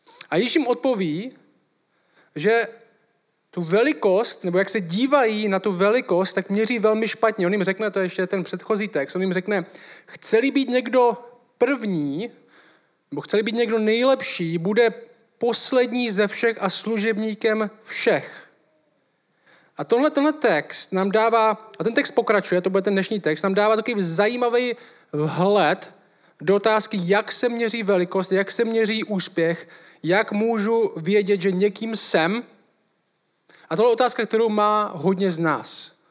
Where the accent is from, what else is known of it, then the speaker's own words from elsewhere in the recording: Šumperk, Olomouc Region, Czechia; jsem ze Šumperka